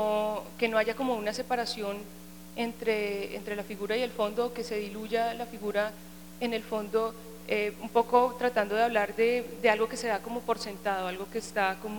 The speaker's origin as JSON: {"language": "Spanish", "country": "Colombia", "said": "una persona bien mestiza, porque mi mamá tiene pues como parte indígena y pues como todo lo que somos los colombianos."}